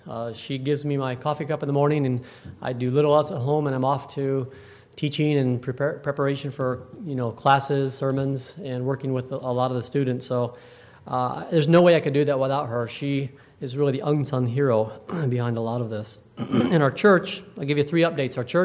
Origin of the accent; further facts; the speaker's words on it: South Bend, Indiana, United States; I'm from South Bend.